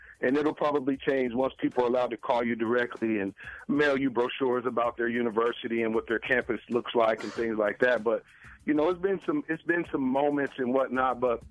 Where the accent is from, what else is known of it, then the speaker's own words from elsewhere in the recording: Columbus, Ohio, United States; now in Minnesota, United States; we're all born and raised in Columbus.